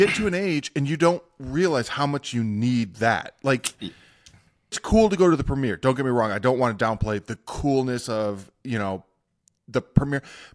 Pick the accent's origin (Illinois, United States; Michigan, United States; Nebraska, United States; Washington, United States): Michigan, United States; Commerce Township; I'm this kid from Commerce Township, Michigan